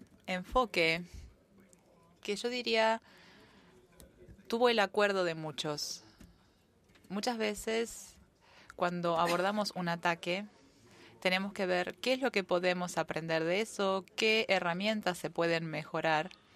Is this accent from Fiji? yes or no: yes; Fiji; Spanish is a second language; soy de Fiji